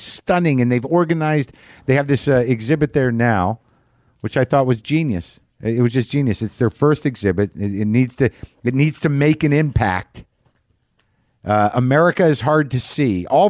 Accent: New Mexico, United States; also born or lived in New Jersey; she used to fly us back when I grew up in New Mexico, originally from Jersey. My roots are in Jersey, all right?

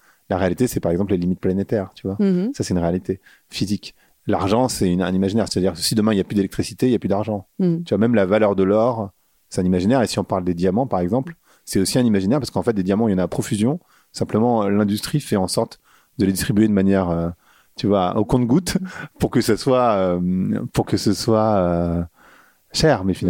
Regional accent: Paris, Île-de-France, France; now in Lisbon, Portugal; Moi, je suis parisien, donc j'ai aucun problème à vivre dans la ville.

